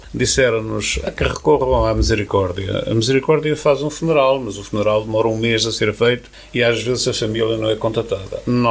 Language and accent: Portuguese; Sintra, Lisbon, Portugal; O último evento que tivemos foi na minha aldeia, que eu sou natural e de uma aldeia do concelho de Sintra